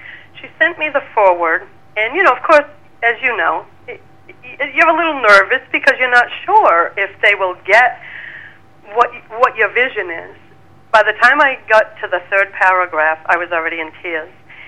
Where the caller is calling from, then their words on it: Lakeville, Massachusetts, United States; I'm calling from Lakeville, Massachusetts. So I'm in a small community right on a big, beautiful loon pond